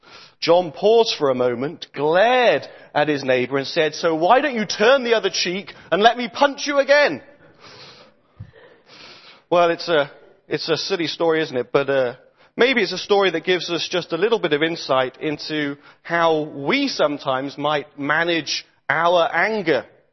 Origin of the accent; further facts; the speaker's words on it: Sheffield, Yorkshire and the Humber, United Kingdom; I come from Sheffield. I work in a church up there.